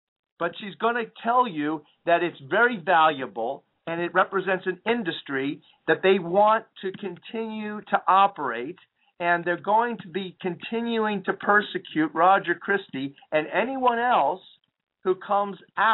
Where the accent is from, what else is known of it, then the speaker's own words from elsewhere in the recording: New Jersey, United States; I grew up in New Jersey. It's likewise as corrupt in New Jersey.